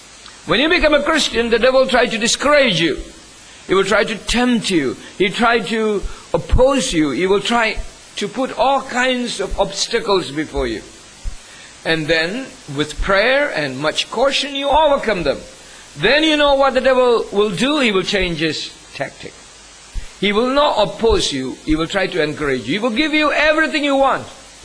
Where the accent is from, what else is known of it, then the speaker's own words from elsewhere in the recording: India; I remember listening to a very old preacher when I grew up in India.